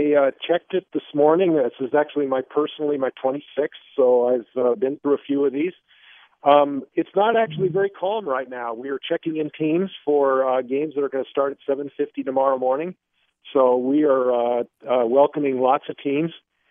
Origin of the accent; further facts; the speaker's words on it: Seattle, Washington, United States; I grew up in Seattle, and my dad was an avid golfer